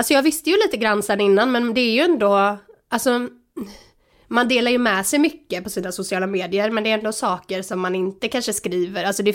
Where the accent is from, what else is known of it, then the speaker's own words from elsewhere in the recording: Lerum, Västra Götaland County, Sweden; also born or lived in Oslo, Norway; jag är född i Oslo faktiskt. Men sen så flyttade jag till Sverige. Och då flyttade vi till Lerum när jag var kanske 8, 9 kanske. Så då flyttade jag till Lerum och sen så har jag bott här typ hela mitt liv sedan dess då.